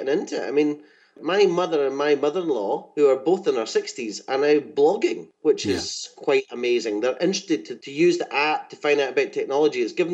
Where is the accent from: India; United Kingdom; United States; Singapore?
United Kingdom; I'm British and I'm married to an Australian.